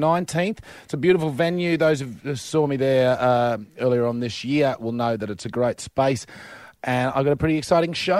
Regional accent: Australia; I'm in the fortunate position of being an Australian citizen where everything's pretty cool and taken care of for me.

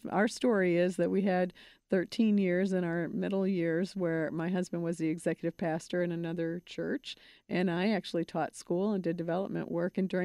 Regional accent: Chicago, Illinois, United States

